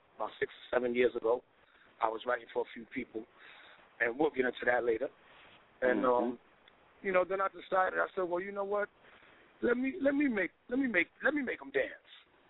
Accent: Bronx, New York, United States; Well, you know, I'm from the Boogie, Bronxdale, of course, you know.

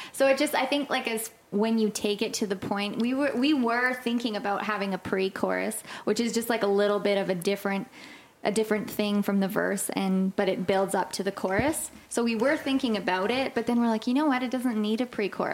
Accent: Canada; And also, I'm Canadian, so I mean

